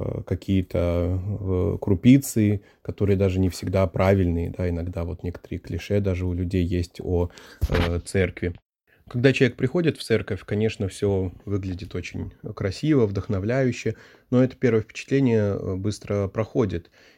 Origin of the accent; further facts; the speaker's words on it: Düsseldorf, North Rhine-Westphalia, Germany; так как я вырос в Дюссельдорфе, моя семья была в Дюссельдорфе